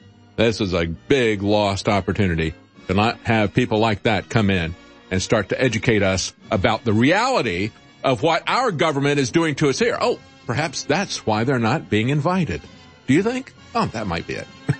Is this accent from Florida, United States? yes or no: yes; Florida, United States; I saw this growing up in Florida, people who had fled communist Cuba